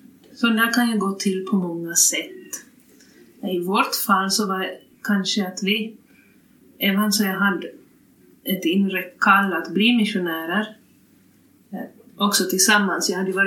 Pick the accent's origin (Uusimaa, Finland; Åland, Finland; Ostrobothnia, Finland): Ostrobothnia, Finland; Oravais; och jag är hemma från Oravai-skogarna.